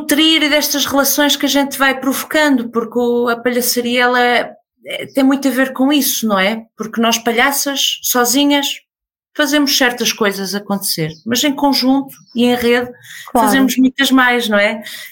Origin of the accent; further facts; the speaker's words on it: Porto, Norte, Portugal; eu já não reconheço o Porto onde cresci